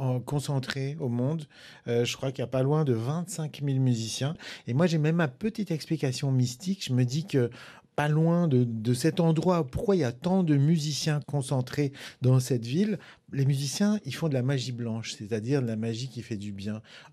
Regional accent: Lyon, Auvergne-Rhône-Alpes, France; On était à la campagne, à côté de Lyon. Je suis lyonnais. On avait une vieille ferme.

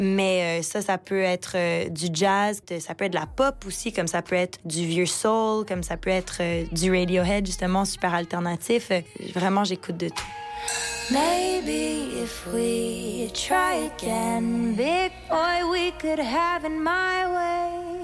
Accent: Montreal, Quebec, Canada; J'ai grandi à Montréal, alors bon, j'ai toujours baigné dans un univers très bilingue, très influencé par plusieurs cultures différentes.

